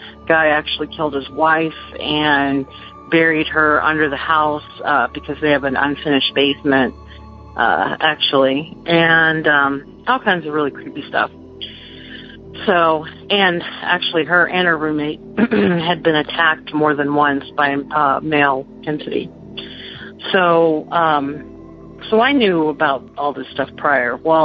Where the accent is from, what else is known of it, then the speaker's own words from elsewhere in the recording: Dixon, California, United States; now in Hampton, United States; I'm calling from Hampton, Virginia. I grew up in California, and I lived in this really small town called Dixon.